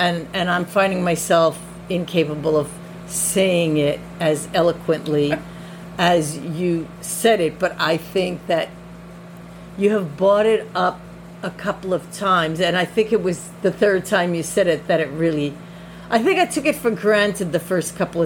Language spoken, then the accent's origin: English; New York, United States; now in New Jersey, United States; especially where we live here in New Jersey and growing up in New York, both of us, it is part of our New York, New Jersey, tri-state